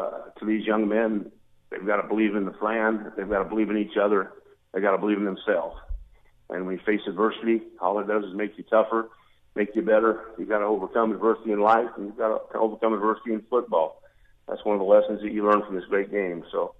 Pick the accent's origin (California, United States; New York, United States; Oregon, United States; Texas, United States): Oregon, United States; Grants Pass; Yeah, I kind of felt that growing up in Grants Pass and being a Southern Oregon guy